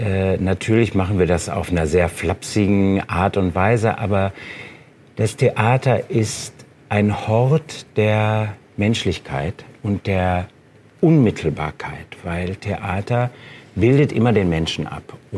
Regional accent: North Rhine-Westphalia, Germany; naja, sieht ein bisschen aus wie meine Heimat, so Gelsenkirchen oder Bochum

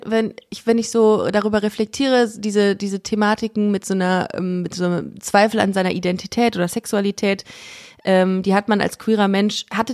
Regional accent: Düsseldorf, North Rhine-Westphalia, Germany; now in Cologne, Germany; auf jeden Fall aus Düsseldorf und bin jetzt nach Köln gezogen vor 6 Jahren, glaube ich, und verschweige aber meine Identität hier in Köln. Also, dass ich quasi aus Düsseldorf komme.

